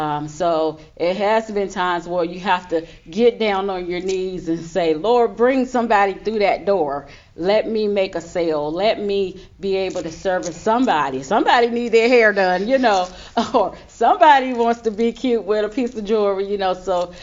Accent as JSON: {"language": "English", "town": "Newport News", "region": "Virginia", "country": "United States", "tie": "born or raised there", "said": "So even as a young child, I gave myself to Christ as a young girl growing up in Newport News, Virginia."}